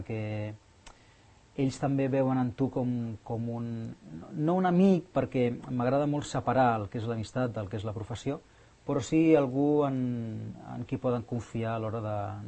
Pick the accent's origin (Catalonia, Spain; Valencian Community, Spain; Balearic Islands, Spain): Catalonia, Spain; Cerdanyola del Vallès; also born or lived in Barcelona; now in Sant Cugat del Vallès, Spain; Doncs jo vaig néixer a Barcelona el 74, després vaig anar a viure amb els meus pares a Cerdanyola, o sigui, aquí a 10 quilòmetres, i des de l'any 2000 sí que visc i treballo a Sant Cugat.